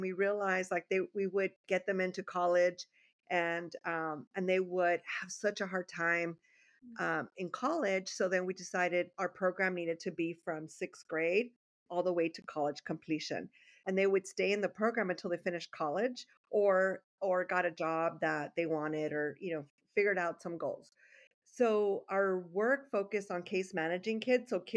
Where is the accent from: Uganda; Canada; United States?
United States; Los Angeles, California; I grew up in the Ramona Gardens community of Boyle Heights, which is the northernmost part of Boyle Heights. And it's a very geographically isolated part of Boyle Heights